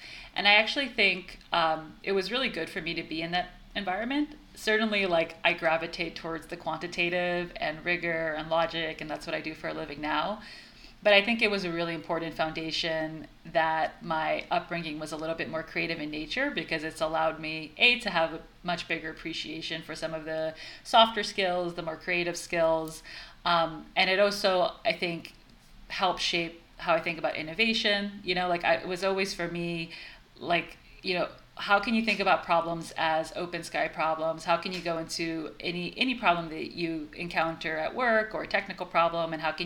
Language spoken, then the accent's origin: English; New York City, New York, United States; So I grew up in New York City, and I still live here. So really almost lifelong New Yorker, with a brief break for college where I was in Connecticut.